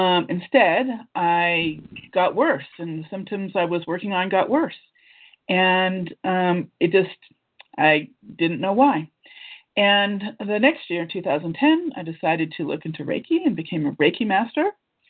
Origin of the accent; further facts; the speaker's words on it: United States; moved away as an adult; now in Germany; I'm an American, but I live in Germany, and I've lived here since 1996.